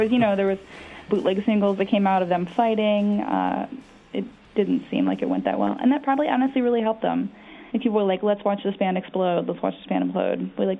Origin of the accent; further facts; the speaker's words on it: Cleveland, Ohio, United States; I know I grew up in Cleveland, and so we had this alternative rock station.